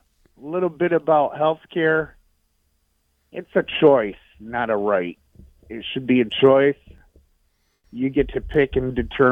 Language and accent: English; United States; I'm an American. I'd support my district, and I'd get out with the voters.